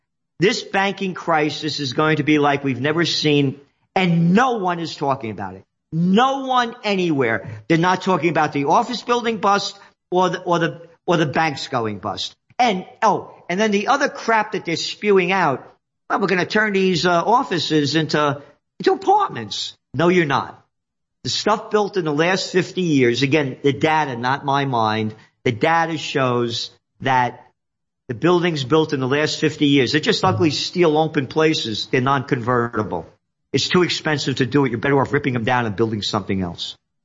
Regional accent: New York, United States; This did not exist before the COVID war. I'm a New Yorker.

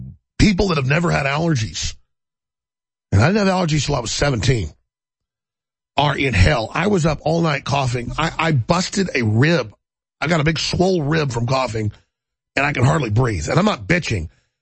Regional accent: Dallas, Texas, United States; also born or lived in Austin; Now, I grew up in Dallas

